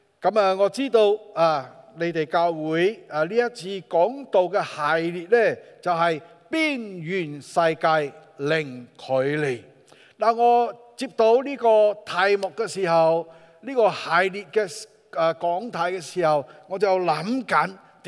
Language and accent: Cantonese; Singapore; Cantonese is a second language; 咁我不是香港人来的，我是新加坡人， … 。咁我尽力用广东话讲下。